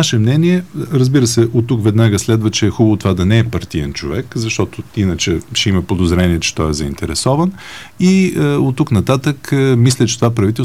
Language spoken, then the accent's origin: Bulgarian; Varna, Varna Province, Bulgaria; Така както аз, понеже съм от Варна, морето